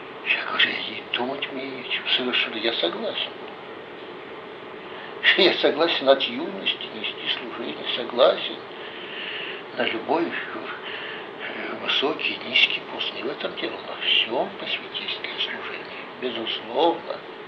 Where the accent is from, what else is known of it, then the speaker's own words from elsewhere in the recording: Saint Petersburg, Russia; moved away as an adult; also born or lived in Chisinau, Moldova; Вот так я уроженец, блокадник Ленинграда. Уехал из Ленинграда и прописался в Кишиневе. Так мы оказались в Кишиневе 63-го года.